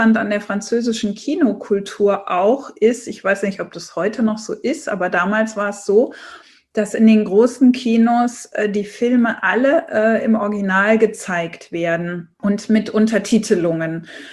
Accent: Saarbrücken, Saarland, Germany; born there; Ich bin ja in Saarbrücken geboren und wir sind ja Grenzregion. Und Französisch war auch meine erste Fremdsprache.

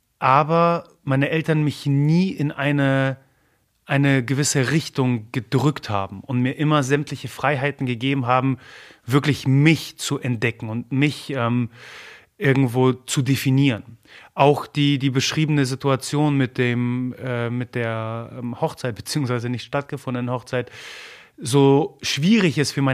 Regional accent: Germany; born there; first language Polish; German is a second language; Also ich fühle mich als, obwohl ich sogar in Deutschland geboren bin, als Pole. Das liegt daran, dass unsere gesamte Familie mehr oder weniger in Polen ist. Ich in einem polnischen Haushalt groß geworden bin, meine Muttersprache polnisch ist, ich Deutsch im Kindergarten erst gelernt habe.

